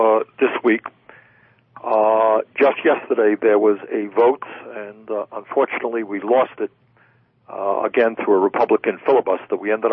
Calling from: Rutland, Vermont, United States; I'm calling you from Rutland, Vermont

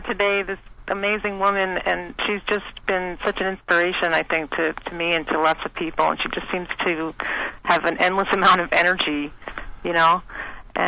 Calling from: Nova Scotia, Canada; Hi, this is … I'm calling from Nova Scotia.

